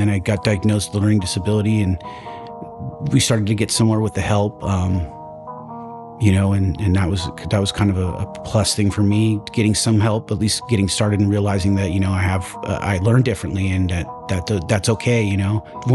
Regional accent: Vallejo, California, United States; born or raised there

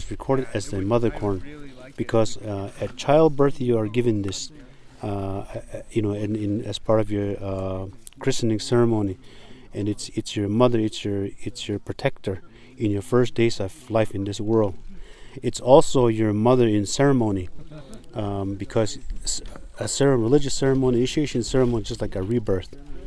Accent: Second Mesa, Arizona, United States; I am from Second Mesa Hopi Reservation. My village is called Songupage.

